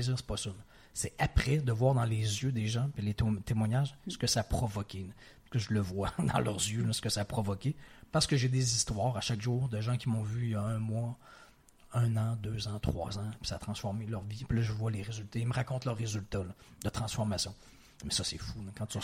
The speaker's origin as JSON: {"language": "French", "town": "Quebec City", "region": "Quebec", "country": "Canada", "said": "Parce que moi et ma femme, on vient les deux de Québec et nos familles étaient à Québec."}